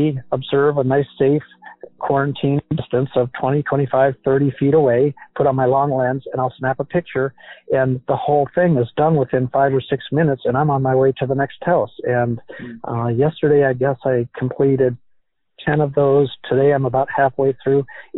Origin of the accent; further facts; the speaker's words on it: Alaska, United States; I was alive when the 1964 Great Alaska Quake happened, and I remember it vividly.